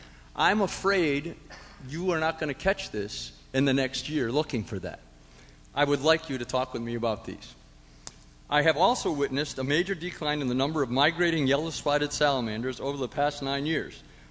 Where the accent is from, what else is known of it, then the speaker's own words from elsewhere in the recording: New Hampton, New Hampshire, United States; from New Hampton, New Hampshire, 03256.